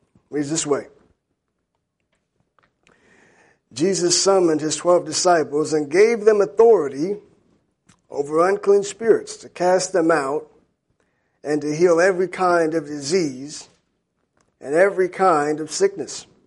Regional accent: Jacksonville, Florida, United States; growing up in Jacksonville, where I'm from, many men would call themselves an apostle.

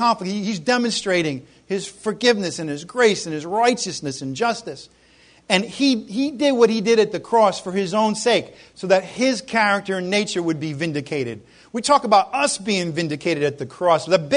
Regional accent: Ireland; I'm Irish, you know.

